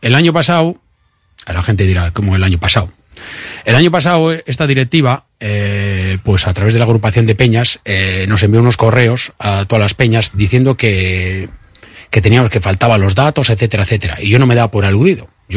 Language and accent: Spanish; Bilbao, Basque Country, Spain; de Getxo soy yo. Bueno, yo soy de Bilbao.